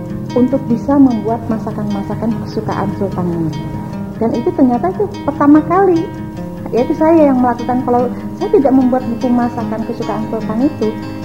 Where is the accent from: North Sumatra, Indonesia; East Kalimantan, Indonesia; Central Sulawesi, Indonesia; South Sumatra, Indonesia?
East Kalimantan, Indonesia; Balikpapan; born there; Saya lahirnya di Balikpapan, bapak saya Bugis, ibu saya Kalsel, lahirnya di Balikpapan, yaitu tanggal 4 Oktober tahun 1961.